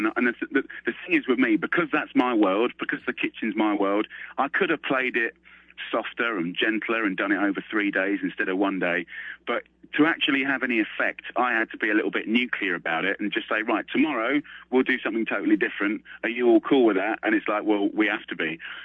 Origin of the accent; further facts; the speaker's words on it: England, United Kingdom; I come from England, so we're not used to having a premiere of a premiere.